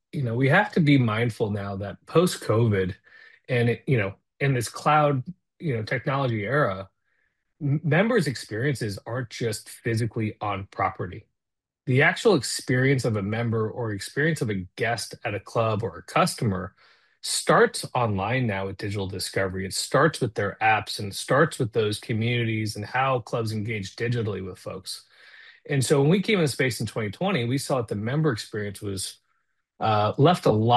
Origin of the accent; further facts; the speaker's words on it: Arizona, United States; I've been a lifelong golfer, Walt. I grew up in Arizona, spent time in Arizona Country Club as a range rat there